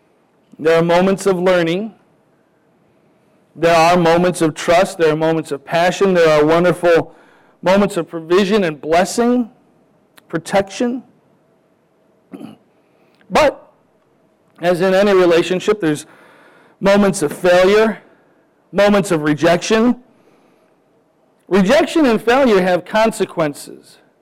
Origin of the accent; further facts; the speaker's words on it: Chicago, Illinois, United States; accent: Chicago; Because I guess from Chicago, we have a certain brogue. We talk a little faster than they do. Seems distinct. I'm from Chicago.